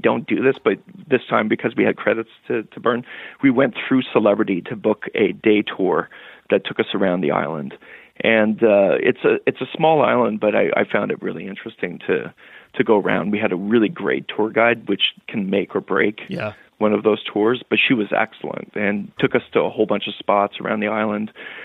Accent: Canada; My wife and I, we're Canadian

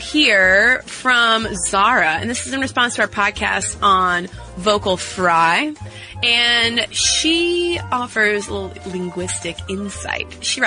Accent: Quebec, Canada; first language French; I'm a French-speaking Quebecer with a lot of French exposure, especially when I was a kid.

